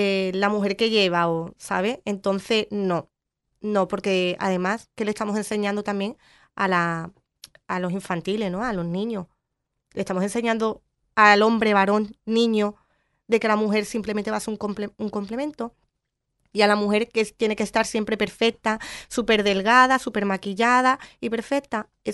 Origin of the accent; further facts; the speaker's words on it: Valencia, Valencian Community, Spain; o yo, por ejemplo, que soy Valencia